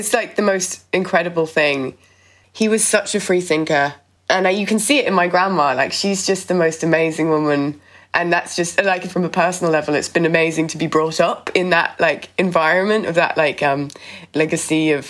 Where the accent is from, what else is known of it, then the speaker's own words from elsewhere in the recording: United Kingdom; Like, I just realized slowly, like, oh my God, I'm such a Brit.